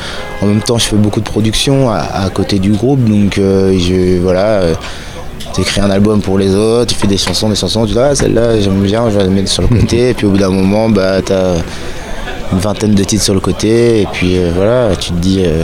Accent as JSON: {"language": "French", "town": "Lille", "region": "Hauts-de-France", "country": "France", "tie": "born or raised there", "said": "Moi j'ai grandi à Lille, donc quand tu grandis à Lille, t'es à, je sais pas, peut-être 15 km de tournée, gants."}